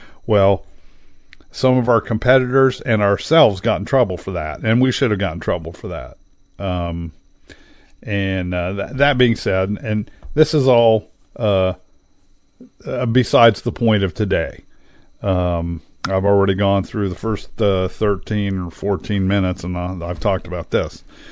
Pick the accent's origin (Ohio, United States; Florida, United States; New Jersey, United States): Ohio, United States; I grew up in Central Ohio.